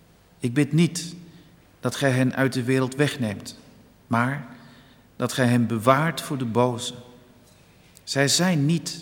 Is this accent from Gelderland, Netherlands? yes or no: yes; Dinxperlo, Gelderland, Netherlands; Vanmorgen bent u bediend door broeder Bob Staal, geboren in Dinxperlo en ik kom daar zelf ook vandaan.